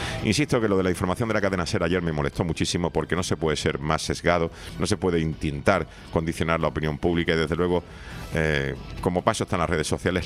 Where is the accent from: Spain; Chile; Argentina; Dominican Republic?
Spain; qué vergüenza me da a mí como español la imagen que damos en Europa.